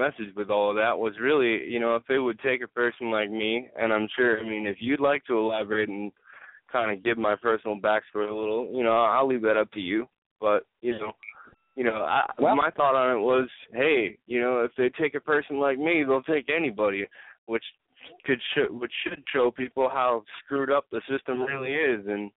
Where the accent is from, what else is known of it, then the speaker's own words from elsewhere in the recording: Philadelphia, Pennsylvania, United States; I grew up in Philadelphia, one of the foundation cities of this country